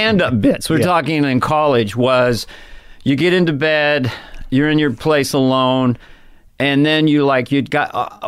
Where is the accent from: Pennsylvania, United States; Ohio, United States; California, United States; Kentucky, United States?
California, United States; San Carlos; Northern California, San Carlos.